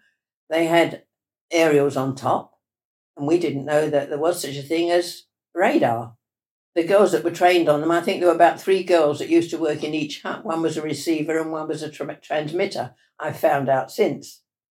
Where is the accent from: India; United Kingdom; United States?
United Kingdom; Ilford, London; born there; I was born in Ilford in Essex.